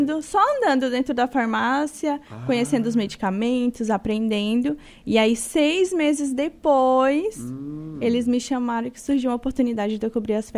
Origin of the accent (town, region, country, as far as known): Pará, Brazil; now in Santa Catarina, Brazil